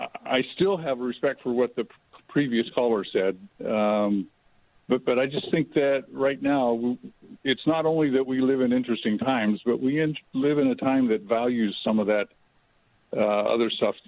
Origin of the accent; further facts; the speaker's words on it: Texas, United States; I was from the Gulf Coast of Texas, and I was dating a gal in San Antonio, and she attended a Catholic school. I was raised in a very Baptist town